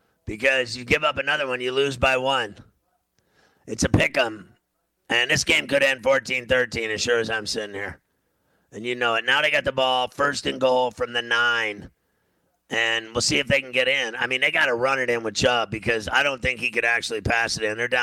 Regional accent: Pittsburgh, Pennsylvania, United States; Pittsburgh. Pittsburgh and Cleveland are the same absolute shackles of misery, weather-wise and everything else.

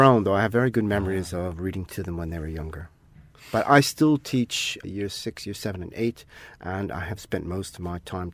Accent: United States; I grew up reading comic books, Spider-Man. I grew up in America in the 70s when the Marvel was at its golden age in many respects.

